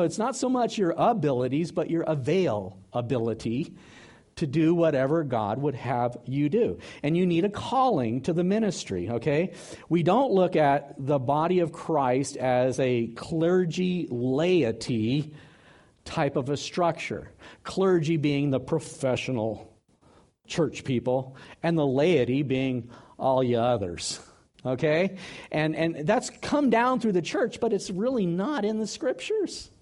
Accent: Philippines; moved away as an adult; We came here from the Philippines 6 years ago, and we started a Bible study in our front yard.

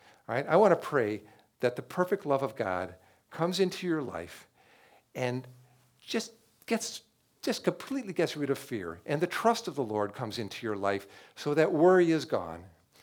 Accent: Chicago, Illinois, United States; Now, I grew up in Chicago and I had never been anywhere further than Wisconsin all my life.

